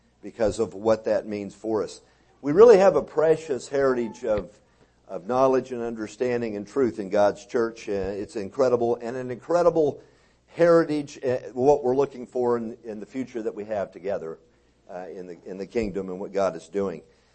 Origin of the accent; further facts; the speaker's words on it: Texas, United States; I think that what we need to do, since I'm from Texas and I'm learning this thing about, you know, the way you speak in Canada, eh?